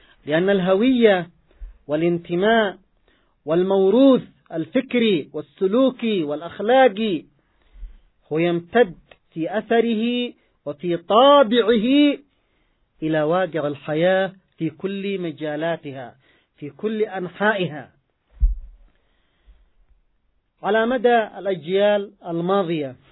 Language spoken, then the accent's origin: Arabic; Yemen; فما هو موروثنا نحن كشعب يمني؟